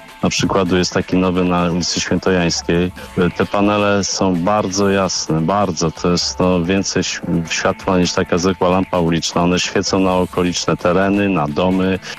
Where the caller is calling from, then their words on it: Szczecin, West Pomeranian Voivodeship, Poland; Ja ze Szczecina